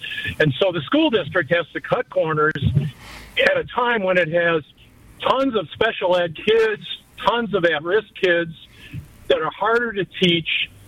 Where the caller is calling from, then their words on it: Milwaukee, Wisconsin, United States; Oh, I'm in Milwaukee.